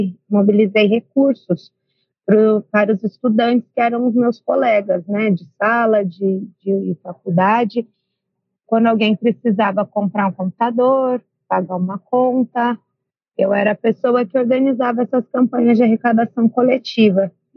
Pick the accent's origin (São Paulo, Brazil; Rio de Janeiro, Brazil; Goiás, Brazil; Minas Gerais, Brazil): São Paulo, Brazil; Campinas; Eu cresci em Campinas.